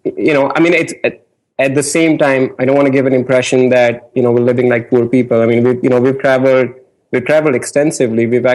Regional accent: India; now in United States; I am in America. I'm from India.

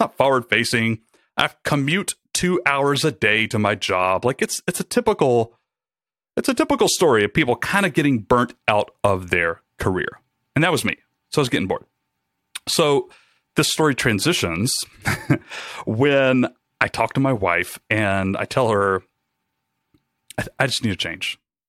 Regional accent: Rome, Georgia, United States; I took a job with a startup back in my hometown, Rome, Georgia. I was living in Atlanta at the time

